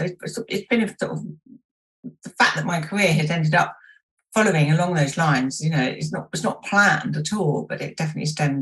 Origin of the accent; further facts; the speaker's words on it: London, United Kingdom; I grew up in London